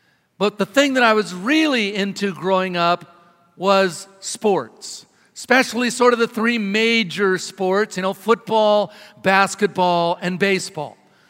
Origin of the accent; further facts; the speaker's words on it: Ephrata, Washington, United States; also born or lived in Ellensburg; I was born in Ellensburg, about 60 miles away, but when I was about one, my parents moved to Ephrata.